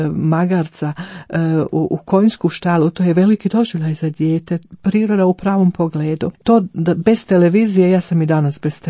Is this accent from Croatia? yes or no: yes; Croatia; moved away; Kod nas u Hrvatskom imamo specijalne dućane sa bosovom odjećom za djecu. Ja živim u zapadnom svijetu 21 godinu